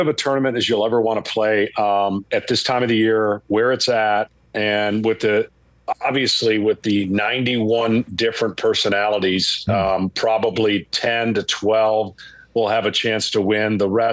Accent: Atlanta, Georgia, United States; So I'll scramble to get to the All-Star game in my hometown in Atlanta to call up for Fox.

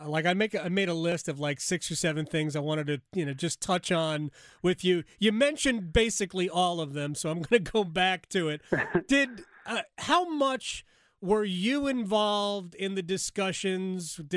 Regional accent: New Jersey, United States; I'm from Northern Jersey, which is really New York.

